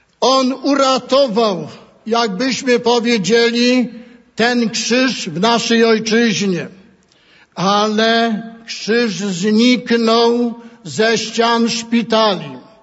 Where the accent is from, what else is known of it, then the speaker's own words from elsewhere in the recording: Zakopane, Lesser Poland, Poland; U nas w Zakopanem, na Podhalu naszym